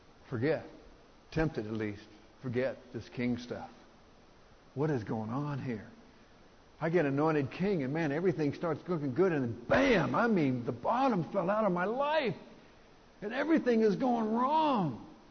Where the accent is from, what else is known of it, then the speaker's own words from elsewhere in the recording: Texas, United States; But I grew up in Texas, and years and years ago when I was little